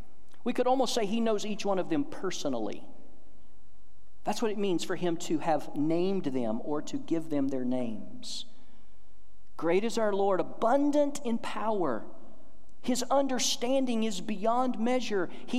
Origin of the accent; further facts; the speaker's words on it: Georgia, United States; also born or lived in Seattle; now in South Dakota, United States; That part of that verse wouldn't have made near as much sense to me before I moved to South Dakota. I grew up in Georgia. I didn't know much about his cold in Georgia. After that, we lived in Seattle.